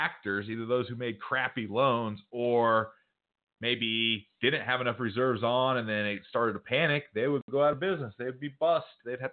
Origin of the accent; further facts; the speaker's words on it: United States; So I'd first say I'm American through and through, but sometimes I think we Americans are a little too cocky